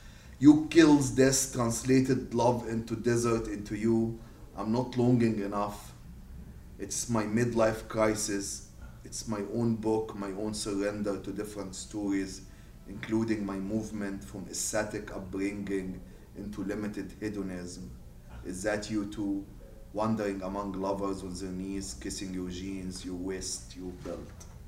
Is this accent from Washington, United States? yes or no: yes; Seattle, Washington, United States; I'm from Seattle, I have to read this one.